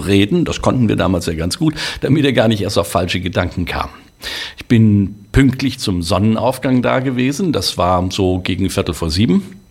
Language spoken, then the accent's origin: German; Germany; Ja, ja, sag ich, aber bist du wirklich Deutscher? Ja, ja, mir viel mir, 100%.